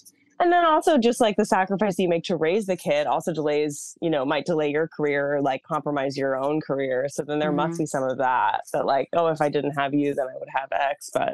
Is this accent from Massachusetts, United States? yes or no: yes; Massachusetts, United States; I grew up in Massachusetts.